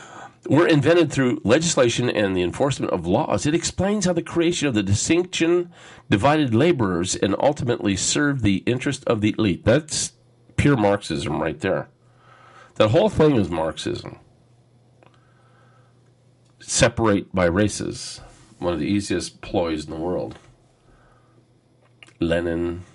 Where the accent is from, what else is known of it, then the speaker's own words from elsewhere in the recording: California, United States; But, you know, I just grew up here in California. I was born and raised in America.